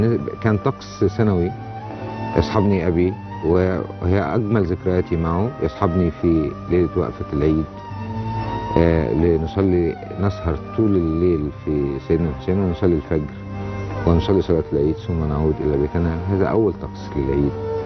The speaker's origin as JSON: {"language": "Arabic", "town": "Cairo", "region": "Cairo Governorate", "country": "Egypt", "tie": "born or raised there", "also_born_or_lived": "Asyut", "said": "يعني انا حقيقه ولدت في صعيد مصر، لكن ولاده في عاصمه ايضا، اسيوط العاصمه. وانتقلت اسرتي وانا في الخامسه من عمري الى القاهره، فانتقلت الى شوارع وحواري القاهره الفقيره."}